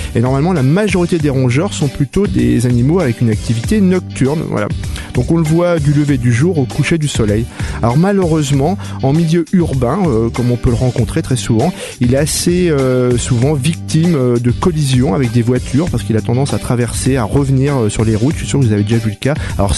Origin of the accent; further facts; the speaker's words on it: France; puisque chez nous en France et en Europe, eh bien c'est la principale race que l'on va rencontrer